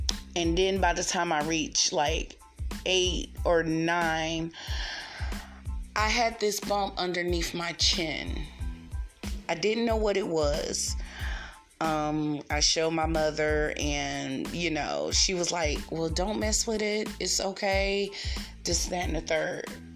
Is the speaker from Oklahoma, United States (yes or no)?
no; Raleigh, North Carolina, United States; moved away; I'm from Raleigh, North Carolina, guys, just in case y'all don't know, but I moved out of Raleigh.